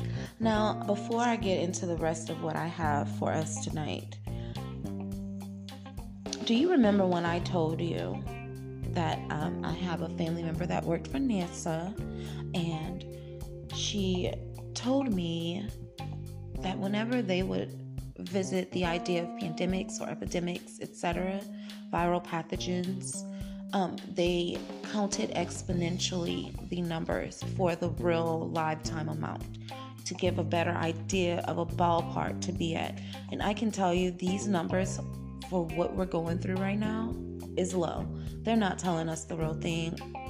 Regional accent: Louisiana, United States; Louisiana, my home state, currently has 9,150 cases.

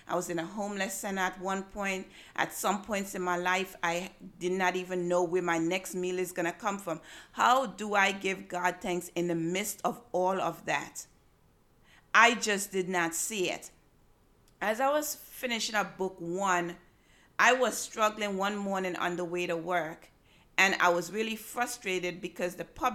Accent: Freetown, Saint Philip, Antigua & Barbuda; When I was a little girl growing up in Freetown in Antigua, I used to go to church every Sunday.

